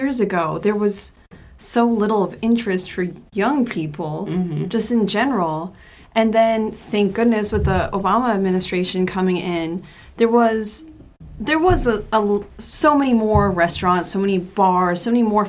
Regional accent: Arlington, Virginia, United States; So, my dad is from Manhattan mm-hmm. originally, and I'm from Arlington, Virginia, which is outside of D.C.

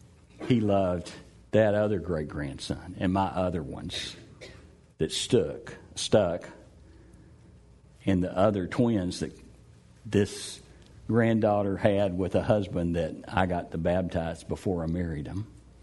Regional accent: Texas, United States; I'm from Texas. I know these things.

